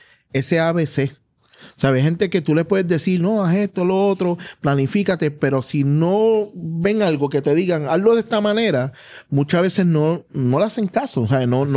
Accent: Puerto Rico; situaciones que hemos vivido como puertorriqueños

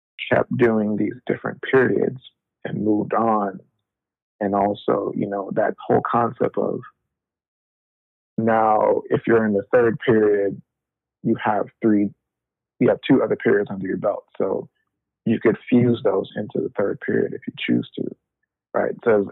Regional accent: Jamaica; I feel like growing up in Jamaica, I've witnessed that type of art where it's kind of like this dance hall culture art

